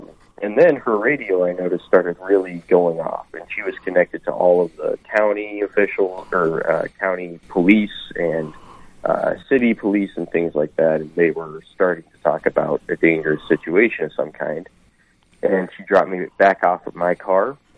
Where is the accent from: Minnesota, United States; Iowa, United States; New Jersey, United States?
Iowa, United States; I'm from the Community Estate Center, which is just outside of Marshalltown. And just down the road, down Highway 30 from Marshalltown.